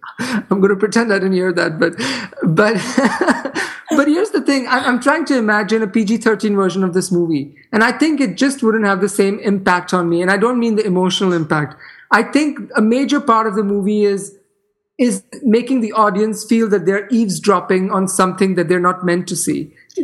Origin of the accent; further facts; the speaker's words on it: India; There is this writer that I grew up with in India.